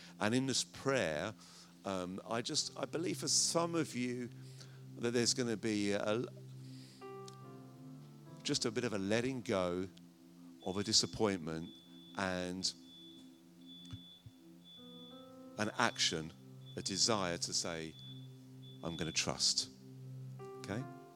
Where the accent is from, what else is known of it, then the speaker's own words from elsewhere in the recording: Brentford, London, United Kingdom; in that area in Brentford. It's my hometown.